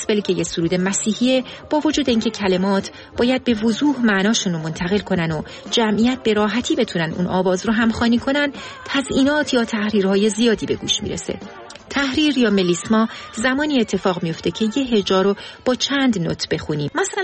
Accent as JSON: {"language": "Persian", "country": "Iran", "tie": "born or raised there", "said": "ما فارسی زبونای مسلمون که توی ایران بزرگ شدیم"}